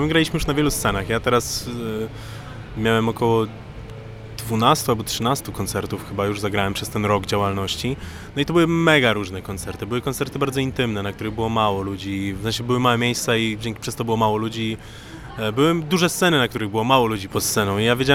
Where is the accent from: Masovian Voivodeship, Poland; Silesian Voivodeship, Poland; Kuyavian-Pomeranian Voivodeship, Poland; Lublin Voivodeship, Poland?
Kuyavian-Pomeranian Voivodeship, Poland; Grudziądz; now in Poznań, Poland; my jesteśmy poznańskim zespołem z Grudziądza, bo jakby no ja pochodząc z Grudziądza